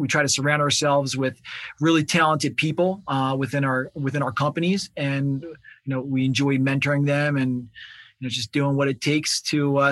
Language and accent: English; Philadelphia, Pennsylvania, United States; I live in the Philadelphia suburbs, so about 20 minutes outside of Philly. Born and raised in Philly. I'm about be 40 years old this year. Come from an Irish Catholic family, one of five kids.